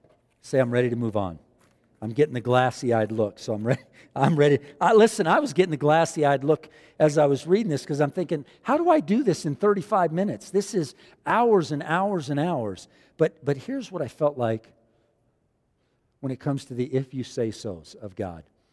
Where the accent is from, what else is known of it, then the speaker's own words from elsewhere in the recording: Glendale, California, United States; born there; I was born in Glendale, California.